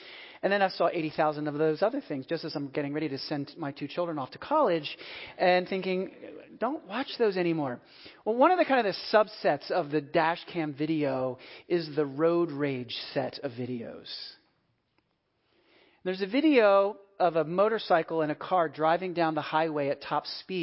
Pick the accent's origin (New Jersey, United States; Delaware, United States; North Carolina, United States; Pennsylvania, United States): Pennsylvania, United States; Philadelphia; I'm from Philadelphia, and I know for some of you that's rather off-putting.